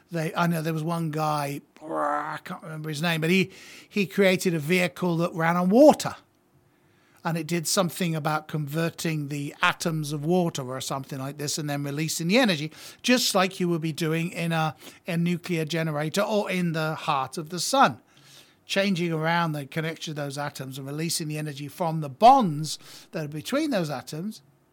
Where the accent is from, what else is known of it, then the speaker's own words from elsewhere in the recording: United Kingdom; it affects all of us Brits, and I'm a Brit.